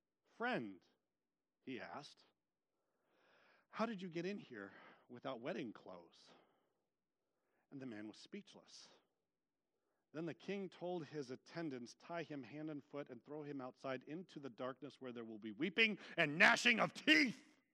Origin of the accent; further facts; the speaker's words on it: Vacaville, California, United States; in my hometown of Vacaville, there was one Christian elementary school called the Christian Academy.